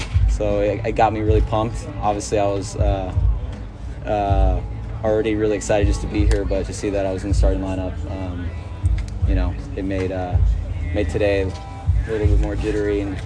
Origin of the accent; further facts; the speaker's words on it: San Diego, California, United States; We're from San Diego.